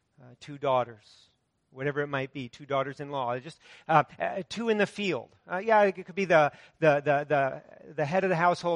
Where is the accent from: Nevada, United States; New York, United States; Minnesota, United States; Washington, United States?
Minnesota, United States; Cannon Falls; Part of my life, I grew up in Cannon Falls